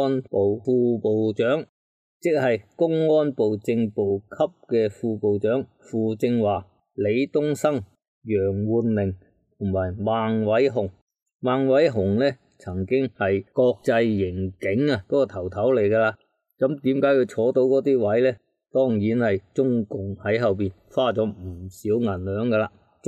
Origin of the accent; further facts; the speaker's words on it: Guangdong, China; 现眼报，我们广东人讲的啫，北方可能讲话现世现报